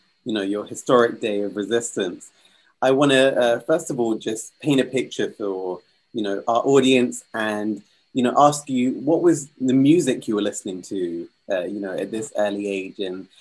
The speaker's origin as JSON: {"language": "English", "country": "Kenya", "said": "because I'm actually Kenyan myself."}